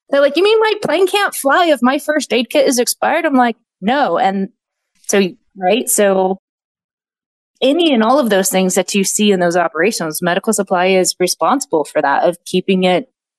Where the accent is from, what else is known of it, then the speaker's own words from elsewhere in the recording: Michigan, United States; also born or lived in Texas; Well, I was born in Texas and I graduated high school out of Michigan.